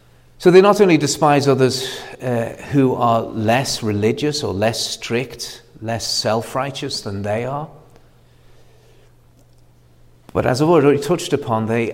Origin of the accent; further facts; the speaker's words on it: Liverpool, North West England, United Kingdom; I know because my hometown Liverpool has been in the hands of the Labour Party since the 1930s or so. It used to be a conservative place.